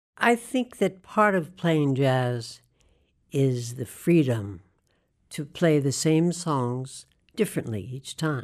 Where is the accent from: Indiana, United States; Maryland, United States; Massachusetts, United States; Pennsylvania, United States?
Massachusetts, United States; Worcester; Worcester was a wonderful place in which to grow up because it was close to Boston.